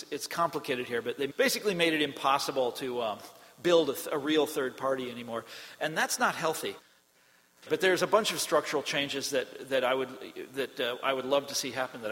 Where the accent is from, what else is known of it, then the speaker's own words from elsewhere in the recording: Kansas, United States; You know, I mentioned I'm from Kansas.